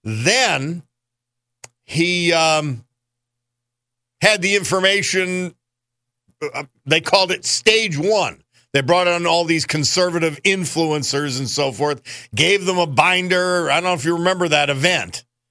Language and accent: English; United States; Broadcasting from the United States of America. I can prove that because I'm an American.